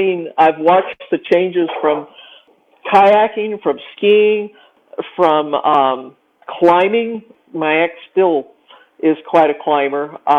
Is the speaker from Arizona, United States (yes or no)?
yes; Phoenix, Arizona, United States; I grew up in Phoenix, Arizona, I was very much a water person